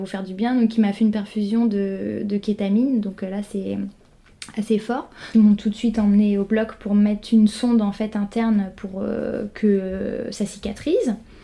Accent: Rouen, Normandy, France; au CHU de Rouen, en Normandie, d'où je suis originaire en fait

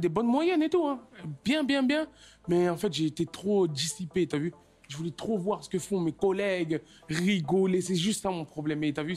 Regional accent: Creil, Hauts-de-France, France; also born or lived in Amiens; j'ai grandi, je suis né à Amiens, j'habite à Creil, j'ai grandi à Creil.

